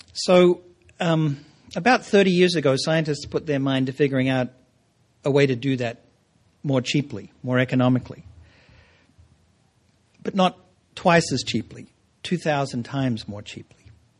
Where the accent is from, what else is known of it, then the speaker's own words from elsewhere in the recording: Australia; from where I sit as a Australian visiting your great country